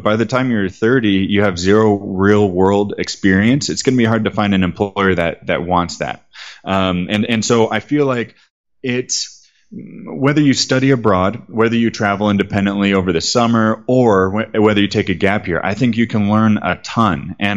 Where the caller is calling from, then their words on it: Medellin, Antioquia, Colombia; I'm calling you from Medellin right now. Medellin, Colombia.